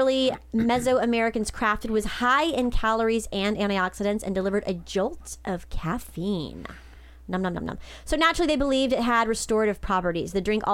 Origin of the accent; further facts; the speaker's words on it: California, United States; But, you know, growing up here in California, it starts to rain